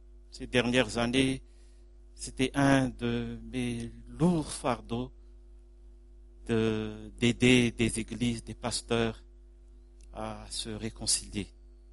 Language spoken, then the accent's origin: French; Madagascar; Mais chez nous, en Madagascar, c'est terrible.